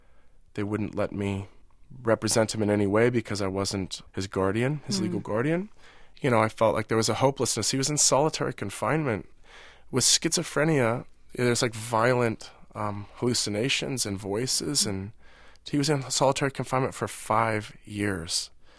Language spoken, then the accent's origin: English; Santa Cruz, California, United States; born there; also born or lived in Lake Tahoe; I was born in Santa Cruz, California. When they put me into foster care, at first it was in the mountains of Santa Cruz Mountains. And then they moved me up just underneath Lake Tahoe.